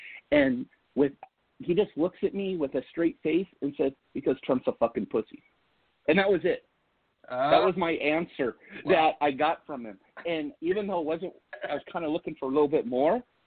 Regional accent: Riverside, California, United States; I grew up in Riverside, and there was the Van Buren 3, which is still there, and it's one of the surviving drive-ins.

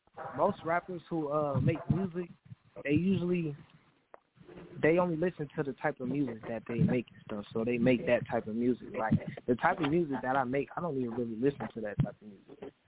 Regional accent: St. Paul, Minnesota, United States; I'm from St. Paul, Minnesota.

